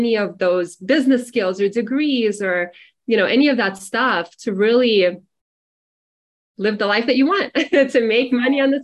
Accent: Russia; growing up in Russia

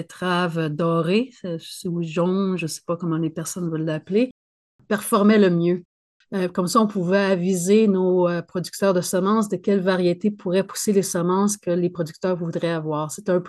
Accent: Saint-Barthélemy, Quebec, Canada; born there; Oui, je suis née au Québec en campagne, une petite campagne du Québec.

